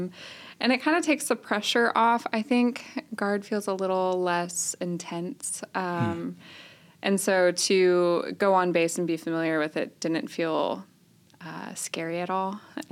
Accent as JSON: {"language": "English", "town": "Portland", "region": "Oregon", "country": "United States", "tie": "born or raised there", "also_born_or_lived": "Vancouver, Washington", "said": "I grew up in Portland, Oregon, Vancouver, Washington, kind of metro area."}